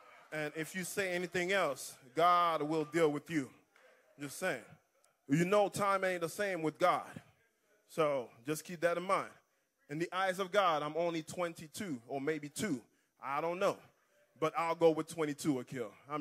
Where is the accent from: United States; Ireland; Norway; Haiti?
Haiti; Port-au-Prince, Ouest; David and I, we grew up back in Haiti, in Port-au-Prince, Haiti